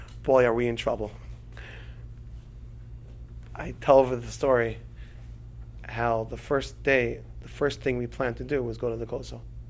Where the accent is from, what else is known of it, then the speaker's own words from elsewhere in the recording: Miami, Florida, United States; they know we're from Miami, huh?